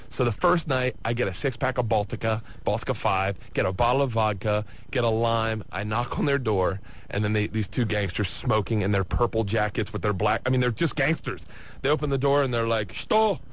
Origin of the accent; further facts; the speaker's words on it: United States; I don't even know. That's how bad I'm American.